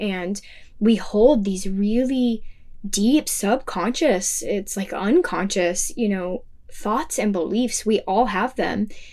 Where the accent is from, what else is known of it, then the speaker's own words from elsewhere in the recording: Arizona, United States; we didn't really do much else in Arizona because we're from Arizona, so we'd already spent a lot of time there.